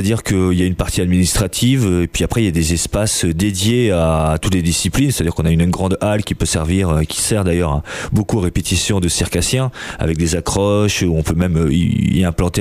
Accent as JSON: {"language": "French", "town": "Bourges", "region": "Centre-Val de Loire", "country": "France", "said": "je viens de Bourges, en fait."}